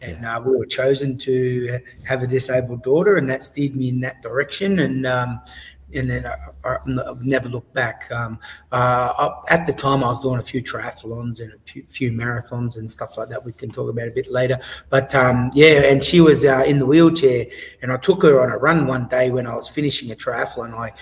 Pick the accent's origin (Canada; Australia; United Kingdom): Australia; Logan, Queensland; I grew up in Logan, and 99% of my friends went the wrong way.